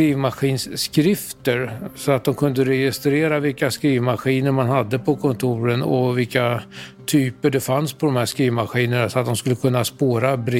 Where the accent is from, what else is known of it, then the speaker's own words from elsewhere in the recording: Sweden; Ja, som svensk där nere 1990